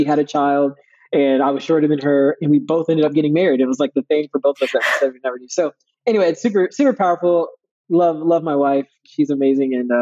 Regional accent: Augusta, Georgia, United States; I went to high school in Augusta, Georgia. So I grew up in Augusta. For most of my, like, middle school, high school, I'm actually more of a military brat.

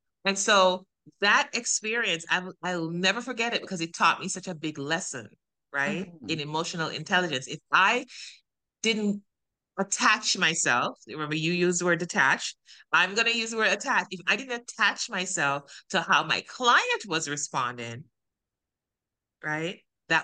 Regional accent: Jamaica; now in United States; I grew up in Jamaica, the land of the free, because we're free.

